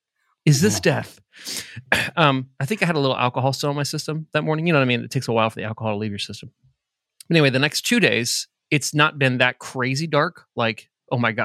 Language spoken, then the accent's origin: English; Fishers, Indiana, United States; So the Fishers, my hometown, the town I live in, Fishers Health Department called me